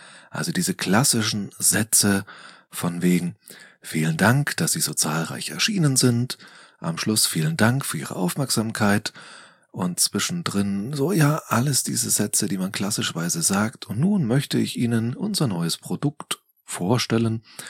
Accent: Nuremberg, Bavaria, Germany; nur weil du einen Vortrag in meiner Heimatstadt Nürnberg hältst

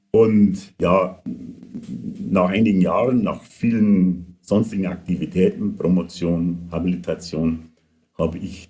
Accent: Bavaria, Germany; Ja, also ich bin geboren in Niederbayern im Landkreis Düngolfing-Landau, aufgewachsen auf einem Bauernhof

